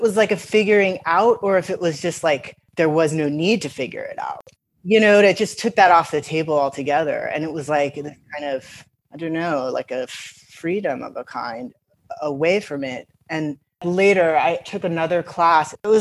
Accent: Connecticut, United States; I grew up in Connecticut in a suburb outside of Hartford.

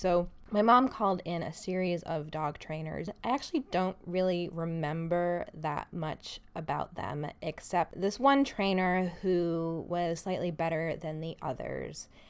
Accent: Manhattan, New York, United States; And it's true that maybe things would have been different if I'd grown up somewhere else, but I grew up in Manhattan.

